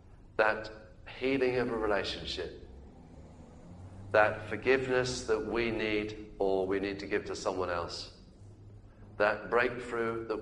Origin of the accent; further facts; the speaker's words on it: United Kingdom; because we're getting old and we're British and we're conservative by nature with a small C.